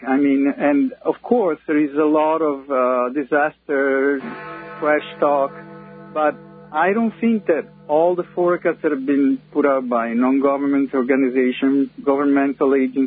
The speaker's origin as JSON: {"language": "English", "country": "Italy", "said": "Personally, I'm from Italy"}